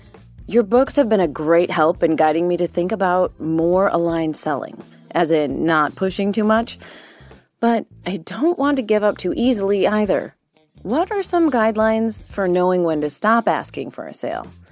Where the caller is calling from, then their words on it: Seattle, Washington, United States; Hi, I'm calling from Seattle.